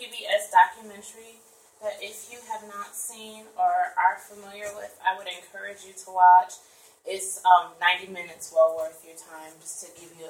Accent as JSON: {"language": "English", "town": "Milwaukee", "region": "Wisconsin", "country": "United States", "said": "I'm from Milwaukee myself, and I remember the 90s being a glorious era in some ways because it was my coming of age"}